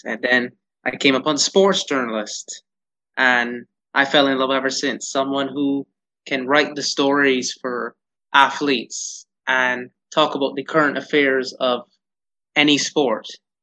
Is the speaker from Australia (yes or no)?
no; Barbados; born there; So I was born in Barbados. Yes, mm-hmm. I am Barbadian, born at the QEH, but I visit Canada frequently, and I do actually have Canadian citizenship.